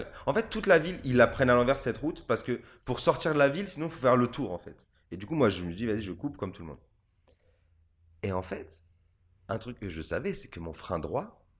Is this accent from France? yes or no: yes; France; je suis français, franco-français.